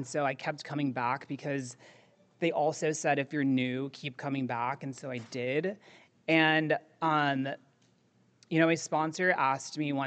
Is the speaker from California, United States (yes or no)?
yes; San Diego, California, United States; And yeah, I grew up here in San Diego